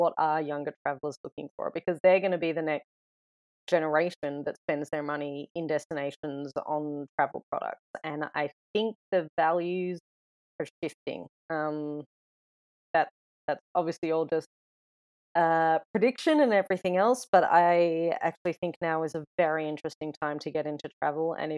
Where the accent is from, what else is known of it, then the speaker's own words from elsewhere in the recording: Melbourne, Victoria, Australia; I'm from Melbourne originally